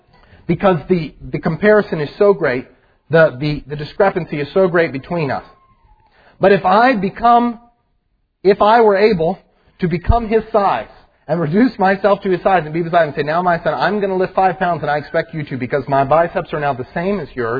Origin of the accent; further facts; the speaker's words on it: United States; This is who I am. I'm an American